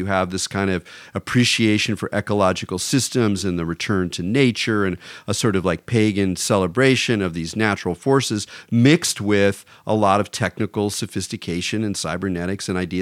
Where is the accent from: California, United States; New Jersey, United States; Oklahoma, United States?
California, United States; it's been interesting for me as a Californian who's been thinking about California and enjoying it and exploring it my whole life